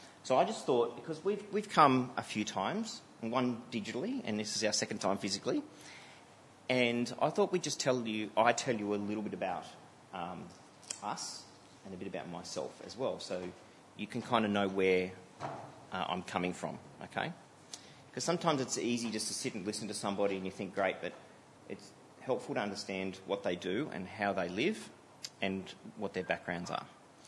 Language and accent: English; Sydney, New South Wales, Australia; growing up in a Christian home meant we went to church, and I grew up in Sydney.